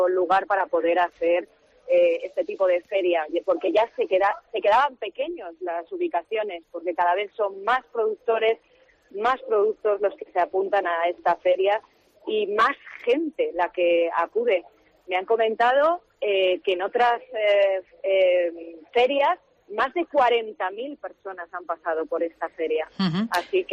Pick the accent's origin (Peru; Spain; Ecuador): Spain; León, Castile and León; cuando yo salgo de León, cada vez que yo digo que soy de León